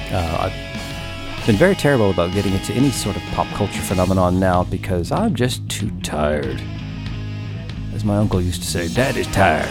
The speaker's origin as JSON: {"language": "English", "region": "Texas", "country": "United States", "said": "Why? Because I'm from Texas."}